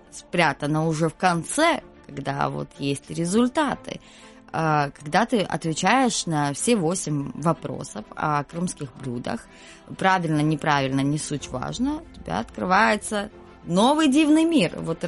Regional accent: Ukraine; я родом не из Крыма, а из другого региона Украины.

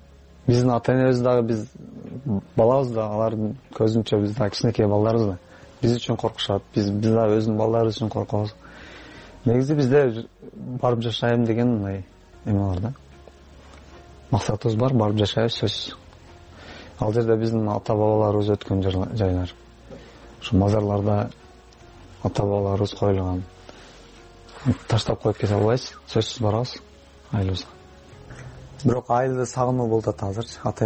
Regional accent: Batken Region, Kyrgyzstan; Бул жакка биз өз Баткенден октябрда келдик да

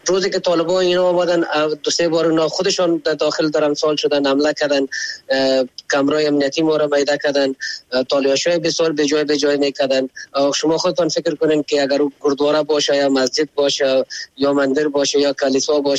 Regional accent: Afghanistan; ما خو افغان هستیم

